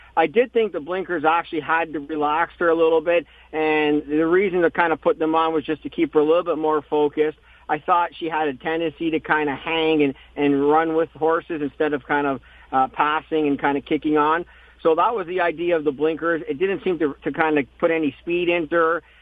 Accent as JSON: {"language": "English", "country": "Canada", "tie": "born or raised there", "said": "As a kid growing up, being Canadian, race here at Woodbine, this being my home"}